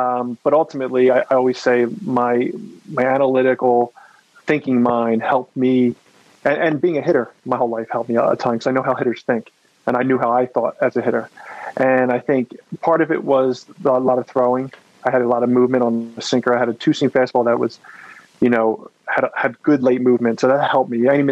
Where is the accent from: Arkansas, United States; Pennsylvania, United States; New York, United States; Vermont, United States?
Pennsylvania, United States; Philadelphia; the grit and work ethic that kind of is instilled in you growing up in Philadelphia, it really, really helps you